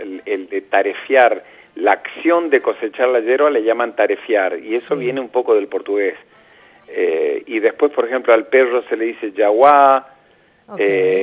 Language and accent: Spanish; Posadas, Misiones, Argentina; Yo soy de Posada. Y es como que la S del final es como que la absorbemos.